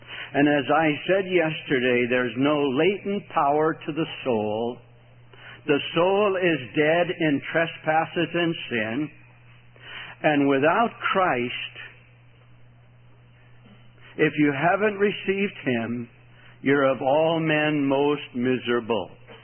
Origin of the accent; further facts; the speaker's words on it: United States; I come from the States and understood I had a lot of relatives around here. This is where my father came from."